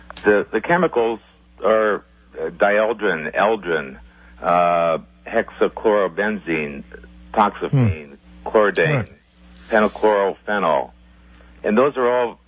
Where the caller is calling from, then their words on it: Puerto Rico; I'm calling from Puerto Rico.